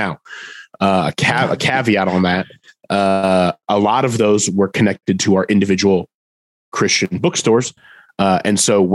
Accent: Indiana, United States; now in Nashville, United States; growing up in the Midwest, I'd never really heard of before, because I think the closest Lifeway store to me in Northeast Indiana is actually the one on Moody Bible Institute's campus in downtown Chicago.

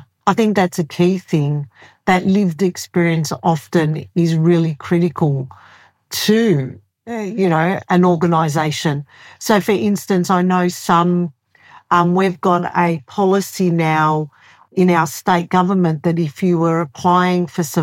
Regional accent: Australia; growing up in Australia, everyone volunteers.

